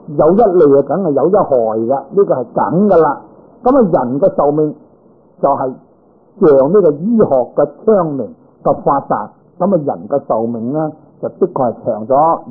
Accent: China; 咁我哋中国人咧，就叫做黄面

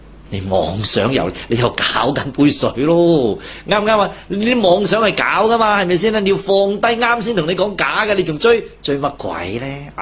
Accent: China; 尤其我哋中国人

